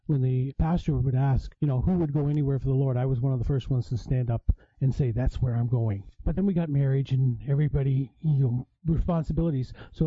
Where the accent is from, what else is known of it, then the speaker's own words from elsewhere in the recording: Canada; we worked in the New York area for a while, which is a foreign country to me because I'm Canadian.